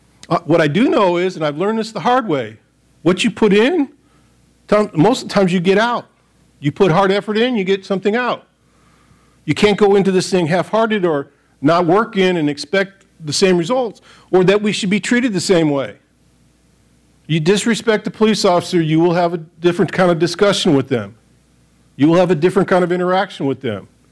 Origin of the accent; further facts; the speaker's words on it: Royal Oak, Michigan, United States; I go back to my hometown of Michigan, and the kids know we do this. I drive down Royal Oak